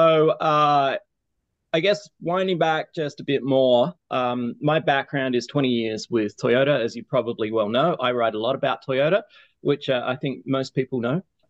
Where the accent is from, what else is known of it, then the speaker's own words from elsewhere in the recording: Australia; I'm Australian by background and was working for Toyota Australia.